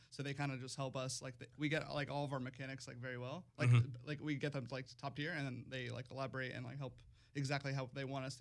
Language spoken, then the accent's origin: English; Manhattan, New York, United States; Yeah, from Manhattan.